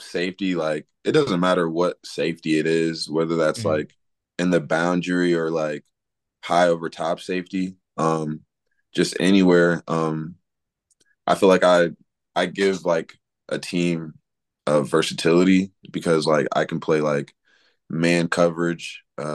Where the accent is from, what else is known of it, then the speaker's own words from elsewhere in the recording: Cincinnati, Ohio, United States; because I'm from Cincinnati, and then going all the way down to Louisiana with no one